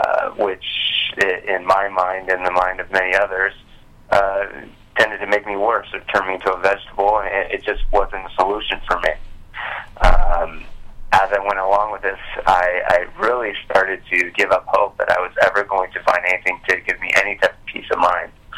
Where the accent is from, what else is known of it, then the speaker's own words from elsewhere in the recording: Anaheim, California, United States; I'm from Anaheim, California, born and raised.